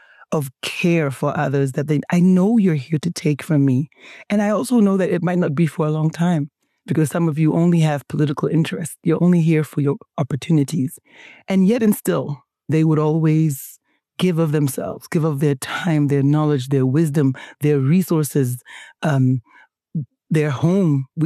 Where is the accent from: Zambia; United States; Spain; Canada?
Zambia; also born or lived in Namibia; So I grew up outside of Namibia, in Zambia. And it was, of course, during our struggle for independence.